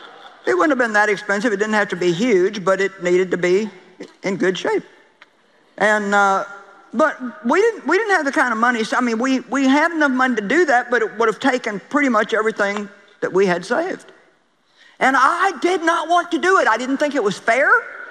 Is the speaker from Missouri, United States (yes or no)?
yes; St. Louis, Missouri, United States; Then they moved from my hometown in St. Louis to southeast Missouri, about a couple hundred miles away from where we lived.